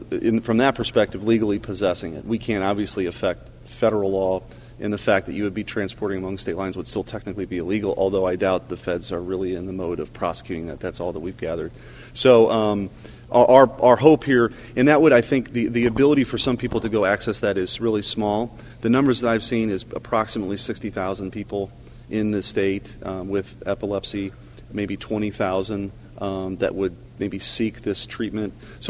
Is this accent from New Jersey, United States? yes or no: no; Missouri, United States; I was born and raised in Missouri. I don't want to leave the state